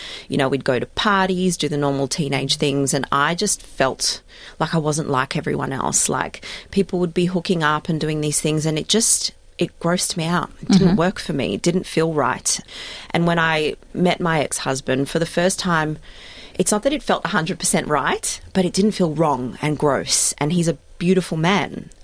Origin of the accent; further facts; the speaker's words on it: Melbourne, Victoria, Australia; I grew up in Melbourne, had a really stock standard, happy childhood, went to a Jewish day school, a pretty religious one at that. Absolutely loved it. Grew up with two sisters. My parents moved to Australia in 1976